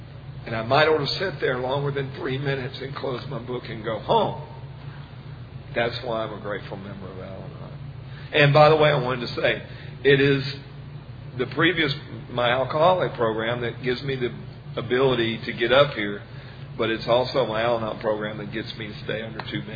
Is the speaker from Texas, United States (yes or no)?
yes; Friendswood, Texas, United States; We're from Friendswood, and it's just a little bit south of Houston.